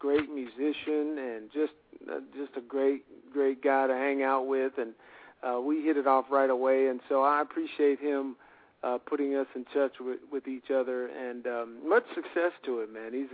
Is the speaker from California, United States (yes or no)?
no; Texas, United States; Well, I'm actually from Texas. I'm a native Texan